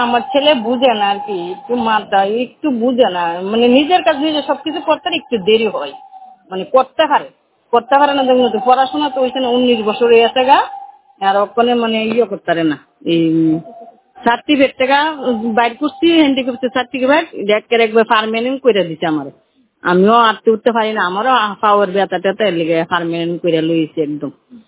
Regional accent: Agartala, Tripura, India; আমার বাড়ি আগরতলা শিবনগর, জয়গুরু pharmacy, West Tripura পশ্চিম ত্রিপুরা।

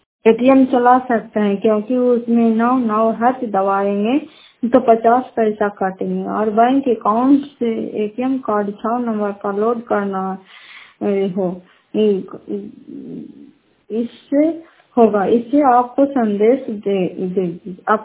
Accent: Fatehpur, Bihar, India; घर फतेहपुर पंचायत मकरौसा, जिला नालंदा कराता ब्लॉक की निवासी हूँ।

